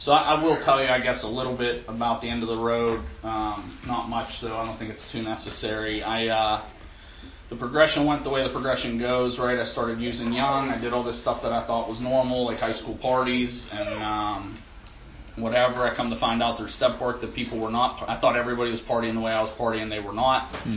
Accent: Ambridge, Pennsylvania, United States; I'm from Beaver County. I grew up in Ambridge. I don't know who's familiar and who's not. If you're not, don't worry about it. You ain't missing anything. I lived there my whole life, man.

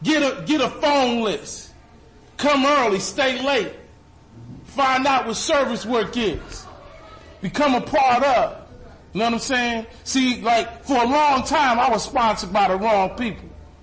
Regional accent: New York City, New York, United States; born there; I was born in Harlem, New York. So, where I recovered at originally was Rochester, New York.

